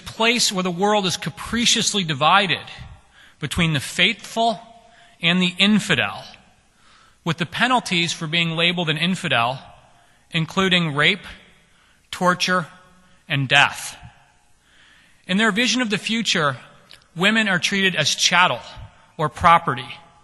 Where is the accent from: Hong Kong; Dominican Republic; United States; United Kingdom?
Hong Kong; In fact, in my hometown of Hong Kong